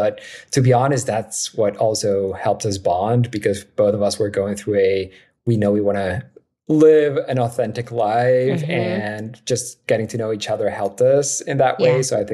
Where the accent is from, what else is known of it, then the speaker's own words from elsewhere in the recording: Mexico; moved away as an adult; now in New York City, United States; We're both originally from Mexico, came to the US about 10 years ago now, live in New York City